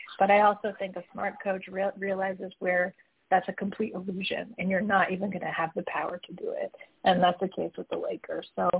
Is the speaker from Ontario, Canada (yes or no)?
yes; Toronto, Ontario, Canada; no one wanted that more than someone from Toronto who's seen him, like, take his knocks in the postseason